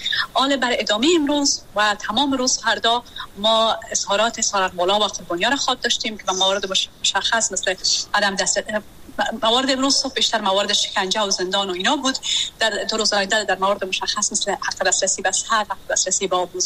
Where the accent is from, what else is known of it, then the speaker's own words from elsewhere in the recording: Afghanistan; ما مسلم افغان هستیم، ما از فرهنگ افغانستان، مردم افغانستان نمایندگی میکنیم